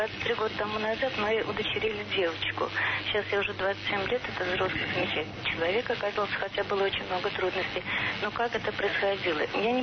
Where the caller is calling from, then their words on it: Saint Petersburg, Russia; Я звоню из Санкт-Петербурга.